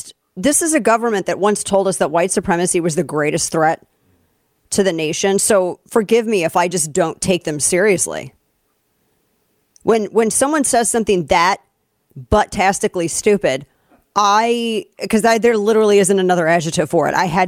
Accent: United States; I'm an American, though. I don't put anything past any government, not just my government.

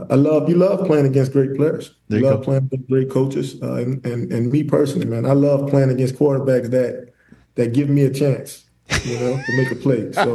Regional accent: Louisiana, United States; when I was growing up in Louisiana, like, watching the Miami, you know, football team, like, in the mid-2000s

